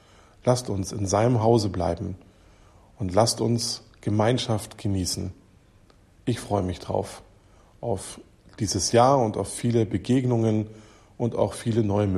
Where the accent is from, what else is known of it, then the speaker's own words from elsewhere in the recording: Schleswig-Holstein, Germany; also born or lived in Berlin / Baden-Württemberg; Ich bin in Berlin geboren, da leben auch meine Eltern. Irgendwie ist das schon ein großes Zuhause für mich. Aber aufgewachsen bin ich in Schleswig-Holstein. Mein Abi habe ich dann wieder in Berlin gemacht, wie auch meine Ausbildung.